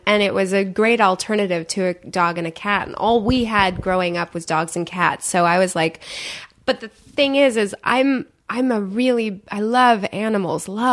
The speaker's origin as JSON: {"language": "English", "region": "Michigan", "country": "United States", "tie": "born or raised there", "said": "But I lived in Michigan. I grew up in Michigan. And the winters are terrible in Michigan."}